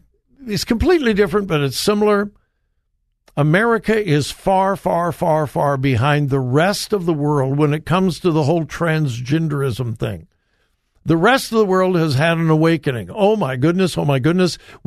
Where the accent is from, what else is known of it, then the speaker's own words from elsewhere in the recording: California, United States; moved away; For many years, I had this somewhat secret desire to go back to California, where I was raised.